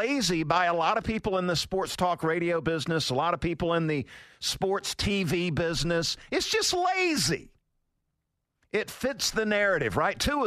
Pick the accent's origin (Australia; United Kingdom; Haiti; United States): United States; Valdosta, Georgia; And Red Akins from my hometown down in Valdosta, Georgia.